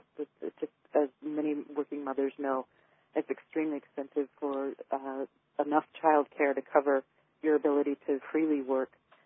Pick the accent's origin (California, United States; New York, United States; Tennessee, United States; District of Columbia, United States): California, United States; I grew up in Southern California.